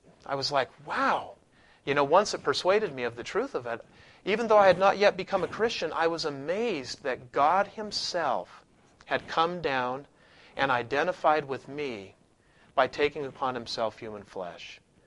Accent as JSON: {"language": "English", "town": "Salt Lake City", "region": "Utah", "country": "United States", "tie": "born or raised there", "said": "Many of you know that I was born and raised in Utah, Salt Lake City, Utah, and at the age of 12, I was baptized a Mormon."}